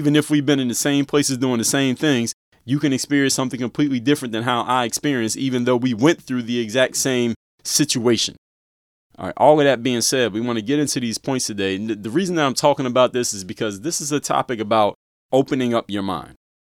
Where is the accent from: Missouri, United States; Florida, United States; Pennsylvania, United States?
Pennsylvania, United States; Philadelphia; You know, I'm from Philadelphia.